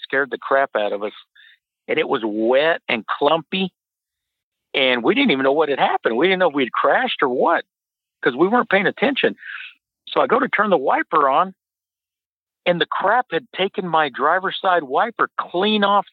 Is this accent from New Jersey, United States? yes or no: no; Texas, United States; I'm from the Odessa Midland area, and we have a friendly rivalry. It's oil country.